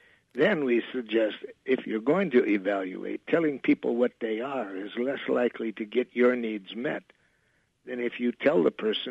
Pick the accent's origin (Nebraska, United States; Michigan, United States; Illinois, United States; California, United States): Michigan, United States; Detroit; Where I grew up in Detroit, We used to have a little poem.